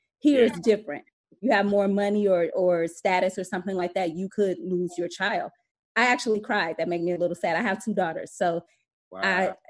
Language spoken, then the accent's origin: English; Chicago, Illinois, United States; And you could, in California, I'm from Chicago